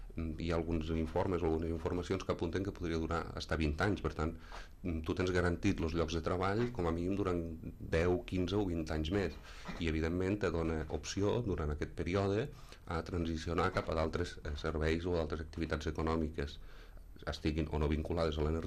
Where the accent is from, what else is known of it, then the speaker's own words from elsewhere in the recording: Vandellòs, Catalonia, Spain; jo ho dic perquè sóc de Vandellòs i aquesta situació la vaig viure més o menys de prop